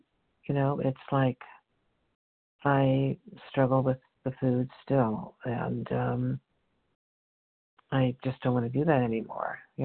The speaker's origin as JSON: {"language": "English", "town": "Los Angeles", "region": "California", "country": "United States", "said": "I'm from Los Angeles, California."}